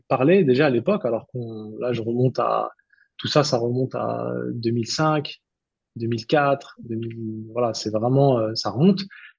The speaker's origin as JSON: {"language": "French", "region": "Île-de-France", "country": "France", "tie": "born there", "said": "36 ans aujourd'hui. Je suis marié, deux enfants. Je suis né en région parisienne et j'y vis aujourd'hui."}